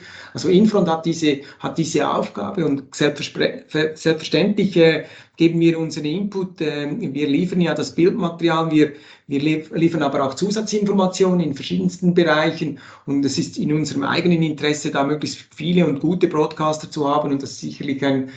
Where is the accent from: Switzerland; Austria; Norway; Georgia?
Switzerland; ich als Schweizer